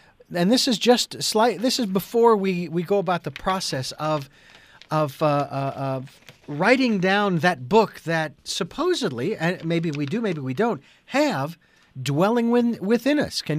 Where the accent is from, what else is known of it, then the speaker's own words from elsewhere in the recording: Phoenix, Arizona, United States; moved away; been living in Santa Barbara for nearly 10 years, 9.5 years. Have only been back to Phoenix once to visit my parents. Phoenix being my hometown